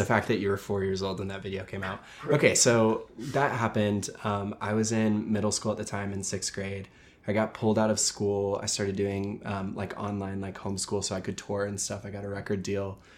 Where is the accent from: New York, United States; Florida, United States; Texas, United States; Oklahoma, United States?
Oklahoma, United States; My pronouns, I also think, are he, him. I'm from Oklahoma. So kind of a little similar to Utah, right?